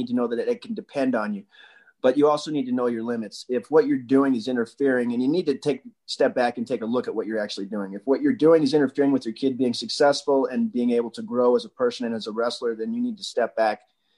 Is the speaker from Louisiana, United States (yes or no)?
no; Wasatch, Utah, United States; we had a community we grew up in Wasatch, and he spent 20 years building that community.